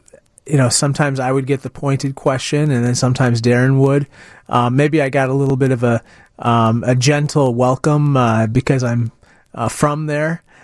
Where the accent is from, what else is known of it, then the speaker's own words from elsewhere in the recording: Peoria, Illinois, United States; You know, basically, I'm from Peoria.